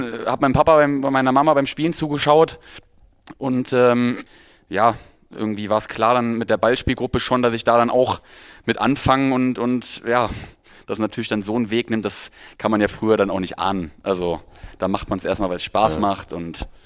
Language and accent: German; St. Hubert, North Rhine-Westphalia, Germany; Des Westens, aus NRW. Die nächstgrößere Stadt ist Kempen, dann kommt Krefeld, Düsseldorf.